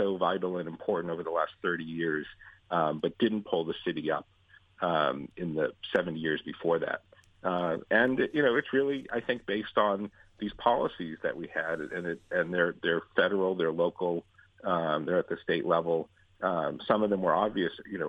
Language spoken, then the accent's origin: English; Newton, Massachusetts, United States; also born or lived in Boston; now in Needham, United States; I grew up in Newton, although I was born in Boston.